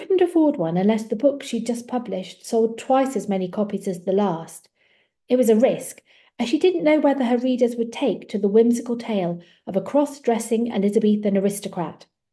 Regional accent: Lewes, South East England, United Kingdom; And also walking around Lewes, my hometown.

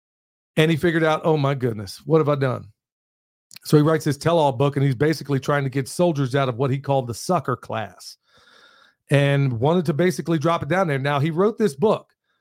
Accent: Pennsylvania, United States; So yeah, that was one of those little things I grew up on in Pennsylvania.

